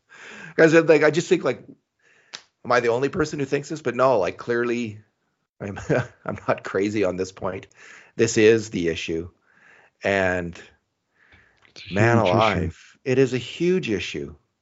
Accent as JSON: {"language": "English", "country": "Canada", "said": "That's being a Canadian. Being a Canadian is staying up 8 o'clock and staying up late."}